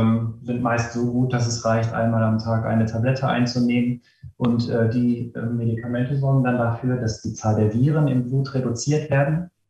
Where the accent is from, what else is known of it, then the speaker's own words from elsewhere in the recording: Essen, North Rhine-Westphalia, Germany; now in Wuppertal, Germany; ich bin eigentlich Essener. Ich bin aber viel in Wuppertal unterwegs, einmal beruflich und dann natürlich, weil ich bei meinem Mann zu Hause wohne oder mitwohne und das in Unterbarm.